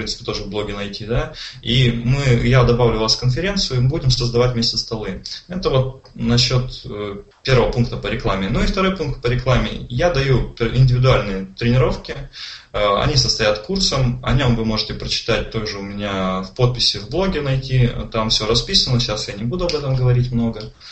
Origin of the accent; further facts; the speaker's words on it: Udmurtia, Russia; accent: Udmurt; будет, наверное, весело послушать мой удмуртский акцент.